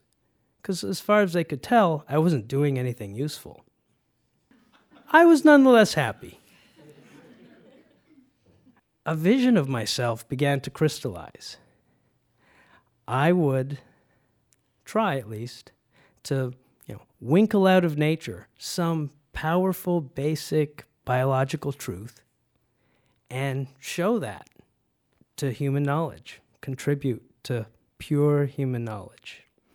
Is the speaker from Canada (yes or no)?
yes; Canada; born or raised there; also born or lived in Guyana